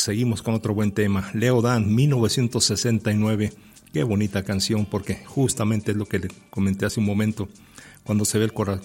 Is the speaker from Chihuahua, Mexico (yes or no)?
yes; Meoqui, Chihuahua, Mexico; Éramos unos jovencitos allá en la década de los 70s, allí en un centro recreativo que teníamos en mi pueblo, Meoqui, Chihuahua.